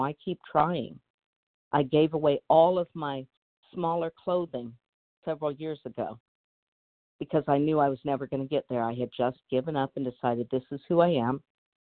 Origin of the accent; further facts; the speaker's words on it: North Carolina, United States; I'm from North Carolina.